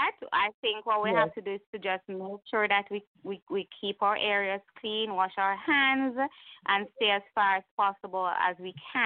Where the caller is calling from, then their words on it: Kingston, Kingston Parish, Jamaica; I'm actually in Kingston, but I'm keeping a close check on St. Mary.